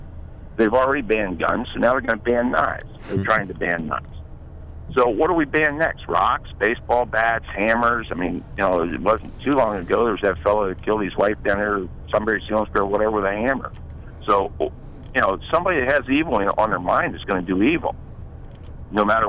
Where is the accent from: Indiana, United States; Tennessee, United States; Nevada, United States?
Indiana, United States; Muncie; I mean, when I was a kid growing up in Muncie